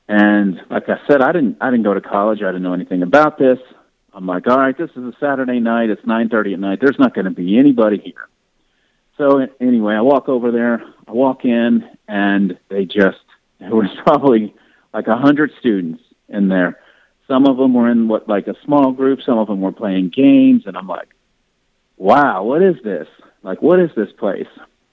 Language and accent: English; Illinois, United States; now in Dallas, United States; So I grew up, I'm in Dallas now, but I grew up in the Midwest in Illinois.